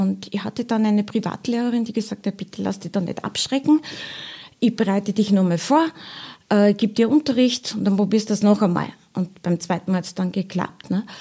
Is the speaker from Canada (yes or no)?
no; Linz, Upper Austria, Austria; born there; Ich bin in Linz geboren.